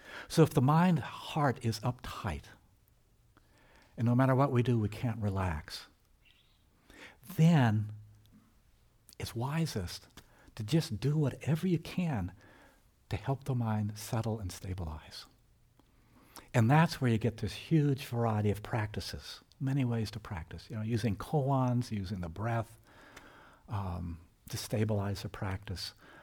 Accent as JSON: {"language": "English", "town": "Houston", "region": "Texas", "country": "United States", "tie": "born or raised there", "said": "For the first 16 years of my life, I grew up in Houston, Texas."}